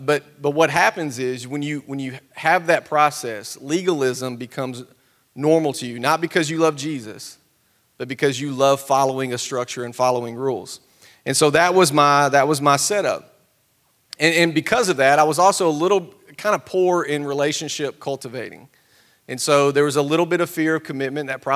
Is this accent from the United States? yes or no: yes; Cornersville, Tennessee, United States; in case you can't tell from the accent, born and raised Tennessee, that's all I've ever known. I grew up in Cornersville, which is 60 miles south of Nashville, and on a dairy farm.